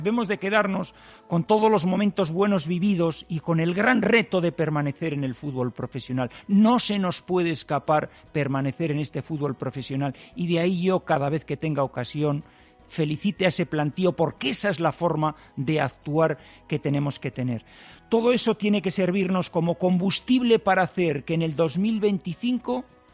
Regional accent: Castile and León, Spain; que eso es lo que somos los castellanos, muy auténticos

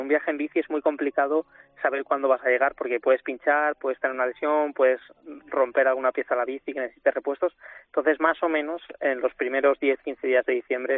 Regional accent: Valencia, Valencian Community, Spain; en Valencia, que es de donde soy

